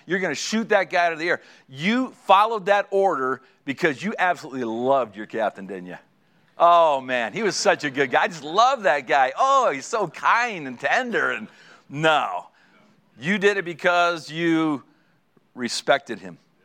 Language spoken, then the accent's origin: English; Canada; And let me say, as a Canadian, thank you for your service.